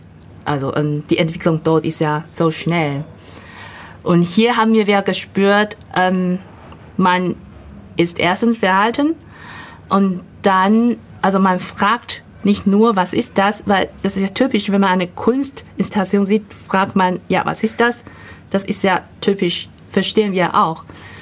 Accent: Taiwan; German is a second language; also born or lived in Bonn; now in Germany; ich komme ja ursprünglich aus Taiwan und bin eigentlich Rheinländerin sozusagen, weil ich habe ja in Bonn sehr lange Zeit gelebt und gearbeitet.

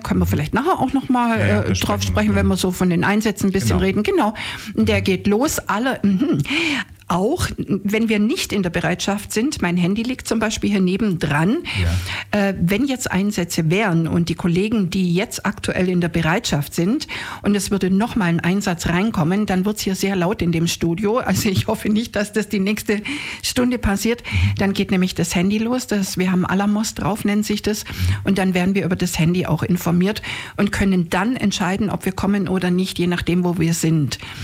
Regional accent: Ulm, Baden-Württemberg, Germany; Ich bin in Ulm geboren, in Böfingen. Ich bin tatsächlich eine sogenannte Hausgeburt. Bin dann kurzzeitig nach Senden, musste das mit meinen Eltern, da war ich 15 und wo ich eine eigene Wohnung wieder gesucht habe mit 25, bin ich zurück nach Ulm.

